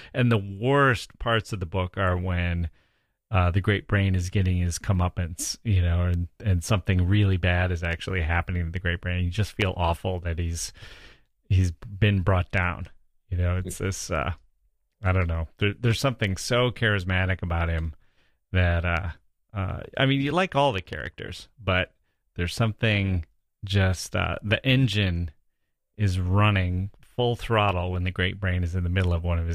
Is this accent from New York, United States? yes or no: no; Wisconsin, United States; As you know, I didn't grow up in Manhattan. I grew up in Wisconsin in this small town. We didn't have a lot of money, and so we loaded up on books at the library.